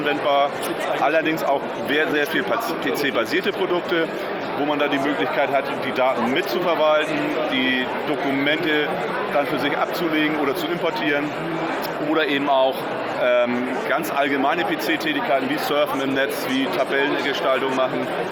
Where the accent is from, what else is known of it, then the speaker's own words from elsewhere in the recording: Hamburg, Germany; born there; now in Munich, Germany; Ich meine Stimme klingt nordisch, ja. Okay. Ich bin aber kein Schwede, gebürtig aus dem Raum Hamburg.